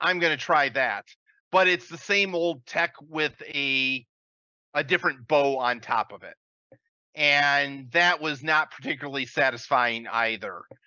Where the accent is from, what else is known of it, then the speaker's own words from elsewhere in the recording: United States; moved away as an adult; now in Philippines; So I'm an American. I've been living in the Philippines now for 3 years.